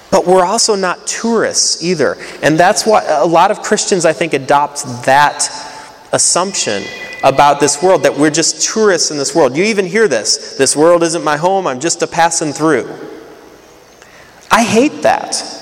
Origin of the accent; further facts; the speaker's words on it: Indiana, United States; I grew up in Northwest Indiana.